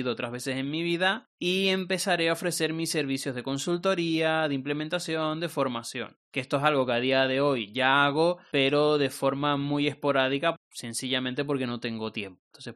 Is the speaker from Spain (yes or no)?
yes; Canary Islands, Spain; now in Madrid, Spain; me vuelvo a Tenerife. Ustedes saben que yo soy de Tenerife, pero que llevo casi 6 años viviendo en Madrid. Y bueno, he decidido que es el momento de volver a mi tierra